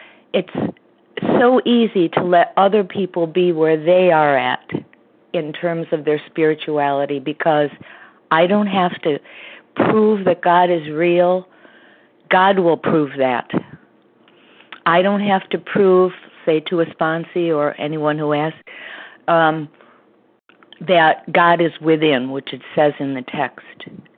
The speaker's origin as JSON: {"language": "English", "region": "Connecticut", "country": "United States", "said": "from Connecticut, and I'm a recovered compulsive overeater"}